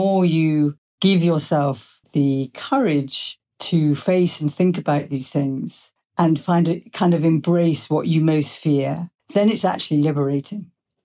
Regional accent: England, United Kingdom; For me, that would be a cup of tea because I'm English.

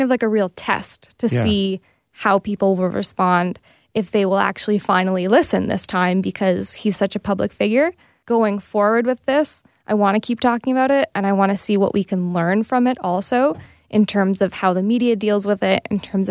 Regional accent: London, Ontario, Canada; I'm a Londoner

